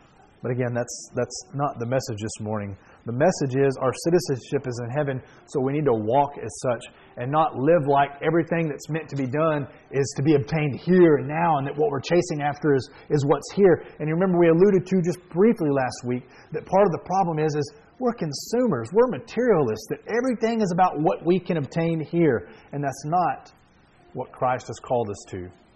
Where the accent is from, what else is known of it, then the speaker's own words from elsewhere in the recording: United States; I'm an American, and I want to be patriotic.